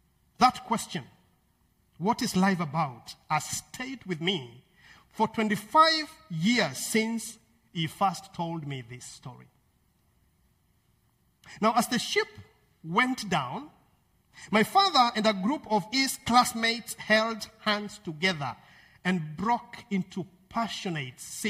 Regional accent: Kenya; because I grew up in Kenya, where stories and proverbs and sharp questions shape how we learn and how we make meaning.

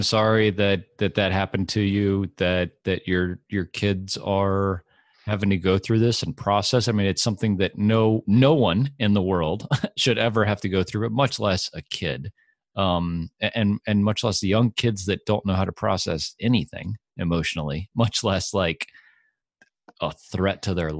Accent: United States; I have to say, like, as an American, you are raised with this shit on the news all the time.

